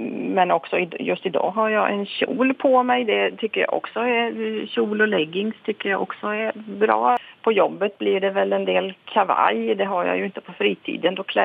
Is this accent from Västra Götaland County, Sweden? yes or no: yes; Västra Götaland County, Sweden; now in Örebro, Sweden; Jag bor i Örebro och det är väl inte direkt Örebro-dialekt heller, utan jag har, ja, större delen av livet har jag nu bott i Örebro-trakten, men jag är uppvuxen i Västergötland.